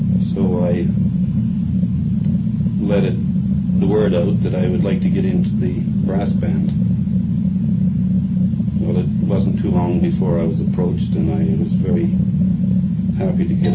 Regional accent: Winnipeg, Manitoba, Canada; born there; I was born in Winnipeg. My mother and father were born in Scotland and came to Canada about 1910.

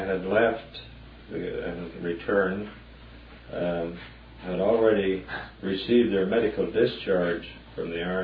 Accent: Gladstone, Manitoba, Canada; born and raised in Gladstone, Manitoba, where I received my education up to high school.

